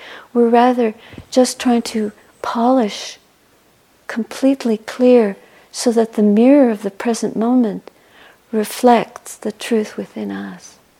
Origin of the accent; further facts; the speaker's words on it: Canada; I'm 61 and a half, and I'm Canadian